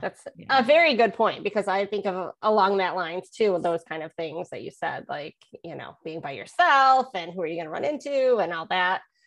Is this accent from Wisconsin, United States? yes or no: no; Syracuse, New York, United States; I'm from Syracuse, New York, and I saw you went to Syracuse.